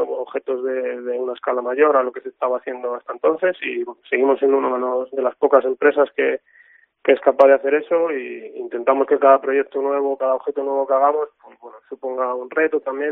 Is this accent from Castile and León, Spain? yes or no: yes; Ávila, Castile and León, Spain; tanto Manuel como yo somos de aquí de Ávila